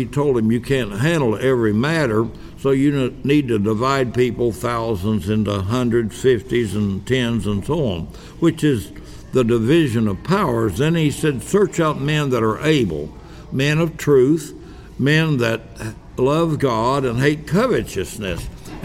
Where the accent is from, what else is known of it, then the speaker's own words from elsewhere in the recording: Kentucky, United States; also born or lived in Indiana; But I was born in Indiana, lived, my folks went back to Kentucky when I was just about 4 years old, and lived there till I was about 10.